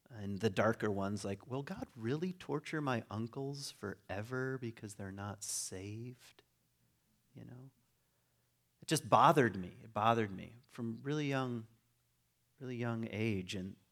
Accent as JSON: {"language": "English", "region": "Virginia", "country": "United States", "said": "Because I'm not from West Michigan, so I'm from Virginia, where maybe some hatred was more permissible."}